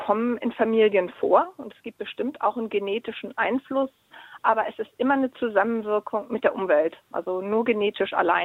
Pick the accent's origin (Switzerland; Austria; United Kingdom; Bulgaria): United Kingdom; German is a second language; ich komme ja nun aus Großbritannien und gucke nur so ab und zu mal Fernsehen in Deutschland.